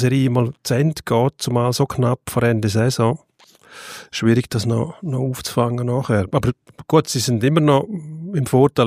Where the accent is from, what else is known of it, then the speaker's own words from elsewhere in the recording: Switzerland; bei uns in der Schweiz